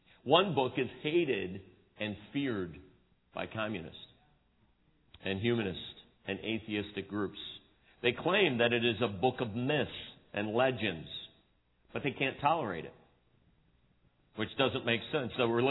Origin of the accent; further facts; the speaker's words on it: Cleveland, Ohio, United States; now in Chesterton, United States; And there's a growing up in Cleveland, there's a hustle and bustle in a city